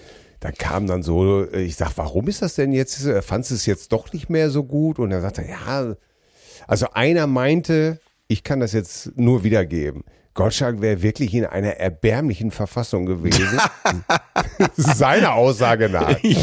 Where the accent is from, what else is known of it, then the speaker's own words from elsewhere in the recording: North Rhine-Westphalia, Germany; wir sind doch alle groß geworden im Ruhrgebiet